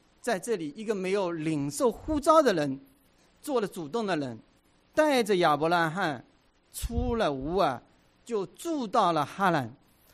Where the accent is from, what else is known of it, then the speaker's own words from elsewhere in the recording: Hangzhou, Zhejiang, China; moved away as an adult; also born or lived in Wenzhou; now in United States; 我的家乡是来自中国的这个浙江杭州。那我后来呢，为了读大学的缘故呢，就离开杭州去了温州。我在温州呢待了7年